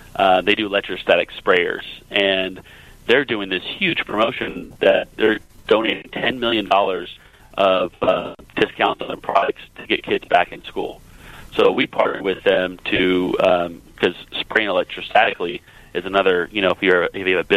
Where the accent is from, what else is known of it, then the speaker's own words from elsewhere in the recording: California, United States; I'm from California, and it's very strict here in terms of reopening.